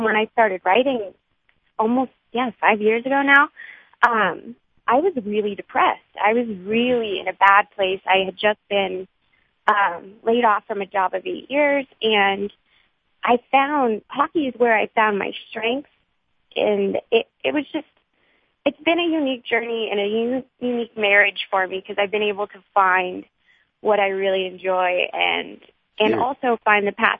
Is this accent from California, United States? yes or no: no; Pittsburgh, Pennsylvania, United States; born there; I was born in Pittsburgh. My dad grew up in Pittsburgh.